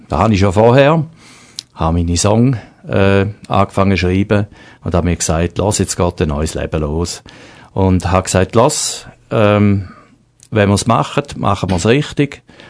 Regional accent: Frauenfeld, Thurgau, Switzerland; also born or lived in Toggenburg; Ich komme von Frauenfeld. Bin ein Thurgauer eigentlich jetzt. Früher noch einmal in Toggenburg gewesen.

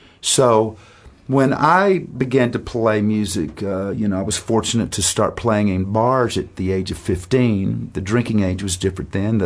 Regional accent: Texas, United States; born there; Well, I was born in Texas, Northeast Texas

